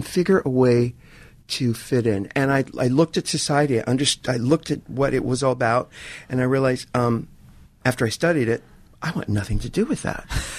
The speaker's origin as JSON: {"language": "English", "region": "New York", "country": "United States", "tie": "born or raised there", "said": "a lot of the kids that I grew up with in New York, I say kids, we're in our 20s and stuff"}